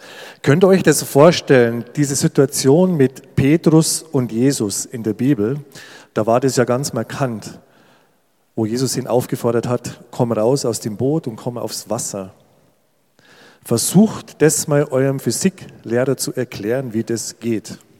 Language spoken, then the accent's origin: German; Berchtesgaden, Bavaria, Germany; moved away as an adult; now in Hainichen, Germany; Wir leben jetzt in Hainichen. Ich komme ursprünglich aus Bayern, aus Berchtesgaden, da ganz im Süden unten. Und ich bin seit 1990 hier in Hainichen. Als junger Mensch bin ich hier rübergekommen. Ich war so, ja, 22.